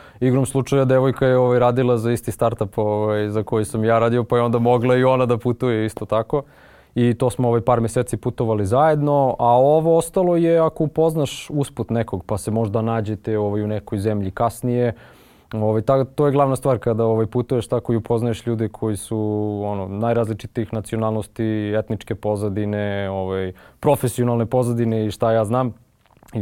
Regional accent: Serbia; odakle si ti? Kao iz Srbije, ja rekao

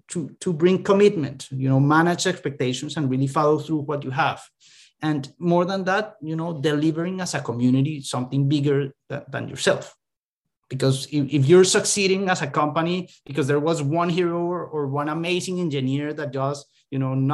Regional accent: Colombia; now in United States; So yeah, I'm from Colombia and moving to the US.

